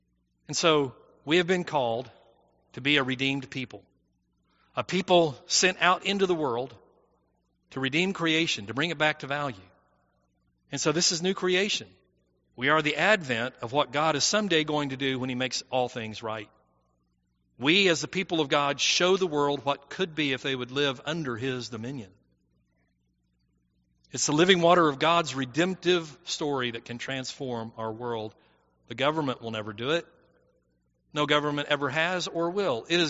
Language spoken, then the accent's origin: English; Italy; I was born and raised there in Italy.